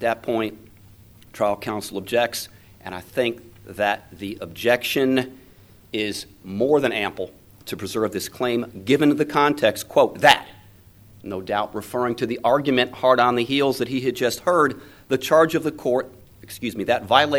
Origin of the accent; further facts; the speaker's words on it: Houston, Texas, United States; from Houston